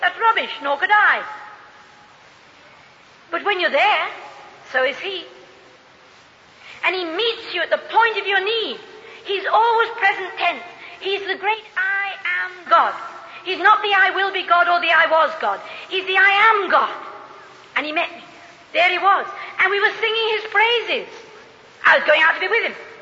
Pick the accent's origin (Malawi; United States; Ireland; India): Ireland; I come from Ireland.